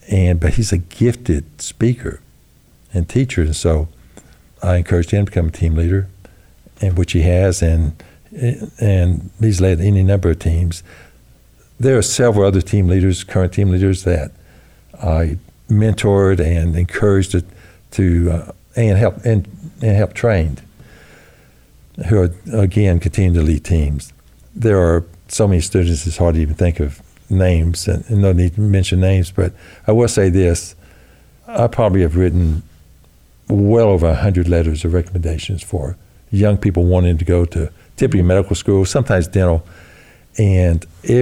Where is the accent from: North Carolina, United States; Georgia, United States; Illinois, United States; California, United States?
North Carolina, United States; I'm from North Carolina, and he's a land appraiser.